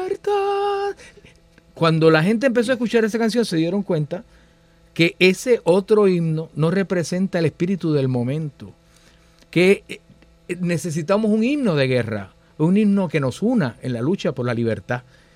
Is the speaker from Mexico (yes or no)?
no; Puerto Rico; Para mí, que vengo de Puerto Rico